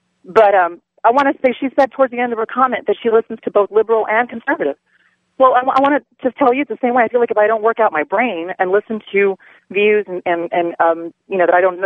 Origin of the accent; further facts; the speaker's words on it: Texas, United States; He doesn't need money. I'm from Texas.